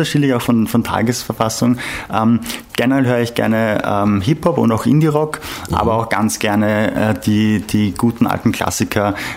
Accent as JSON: {"language": "German", "town": "Bad Fischau-Brunn", "region": "Lower Austria", "country": "Austria", "tie": "born or raised there", "said": "Ja, also aufgewachsen bin ich ja in Bad Fischerbrunn bei Wiener Neustadt. Ich bin zwar in Mödling geboren und habe in Marienzersdorf gewohnt. In Bad Fischerbrunn, in dem Haus, wo wir aufgewachsen sind, da wohnt immer noch meine Mutter und mein kleiner jüngerer Bruder."}